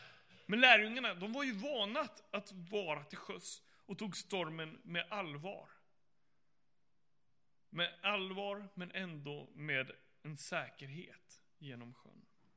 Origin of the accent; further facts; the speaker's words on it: Luleå, Norrbotten County, Sweden; born there; now in Gothenburg, Sweden; Och Göteborg är min 14:e stad som jag bor i. Jag är född i Luleå och jag är pastorsbarn inom Pingst. Och flyttade runt 8 gånger med, eller 6 gånger med mina föräldrar och 8 gånger har jag flyttat runt själv.